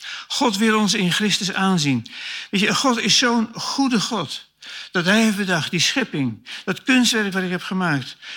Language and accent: Dutch; Lunteren, Gelderland, Netherlands; En ik hoorde vroeger in Lunter, waar ik vandaan kom